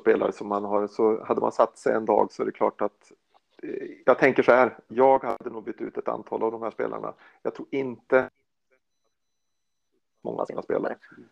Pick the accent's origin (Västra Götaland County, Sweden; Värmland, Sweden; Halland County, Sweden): Värmland, Sweden; Och jag är värmlänning.